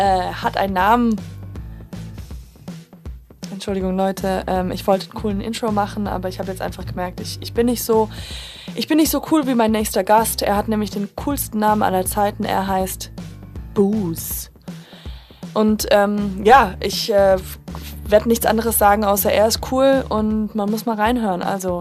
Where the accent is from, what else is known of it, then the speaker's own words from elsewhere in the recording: Hamburg, Germany; born there; ich bin auch in Hamburg geboren